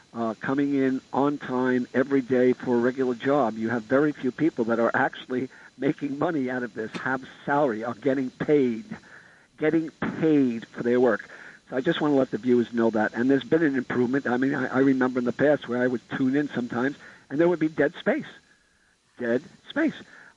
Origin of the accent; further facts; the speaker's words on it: Staten Island, New York, United States; I'm from Staten Island.